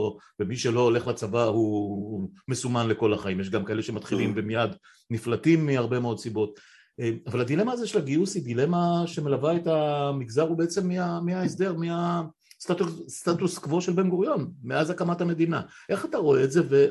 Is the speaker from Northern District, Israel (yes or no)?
yes; Northern District, Israel; גדלנו בעמק, והיו, זה מצחיק, היו שם בשיבלי לידכם